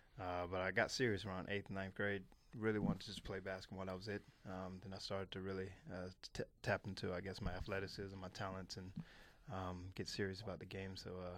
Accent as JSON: {"language": "English", "region": "North Carolina", "country": "United States", "tie": "born or raised there", "said": "Well, for me, growing up in North Carolina was it's just easy, laid back."}